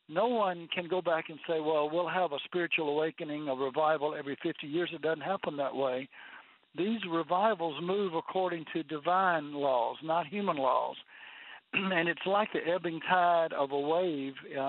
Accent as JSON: {"language": "English", "region": "Mississippi", "country": "United States", "said": "I said, sure, I know how to surf cotton. I'm from Mississippi."}